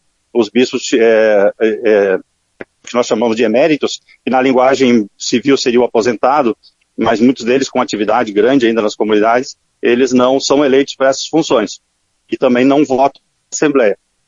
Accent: Rio Grande do Sul, Brazil; Eu sou gaúcho, sou daqui do estado.

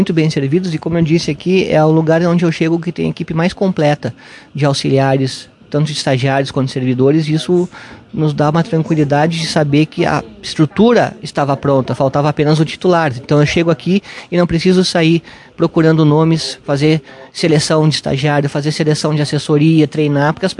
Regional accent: Carazinho, Rio Grande do Sul, Brazil; eu sou carazinhense, eu sou nascido e criado em Carazinho, então eu tenho toda a minha formação feita em Carazinho

